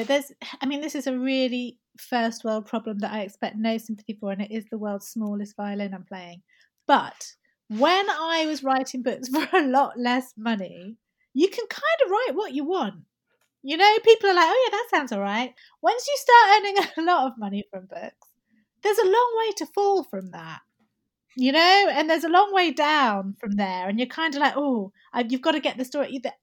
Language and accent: English; Syria; like I was raised in Syria, so, you know, I don't have that anti-Arab sentiment that a lot of people do.